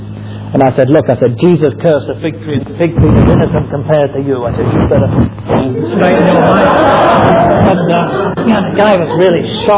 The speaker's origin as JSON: {"language": "English", "region": "England", "country": "United Kingdom", "said": "as long as I'm an Englishman, I'll never allow Marxists to run the Home Office"}